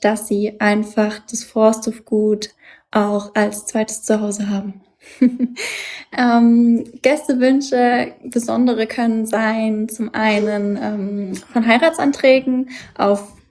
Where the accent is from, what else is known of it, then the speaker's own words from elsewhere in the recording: Bavaria, Germany; Ich komme ja auch aus Bayern. Ich bin ja eigentlich fränkisches Mädchen. Dementsprechend ist es für mich eigentlich wie Heimat.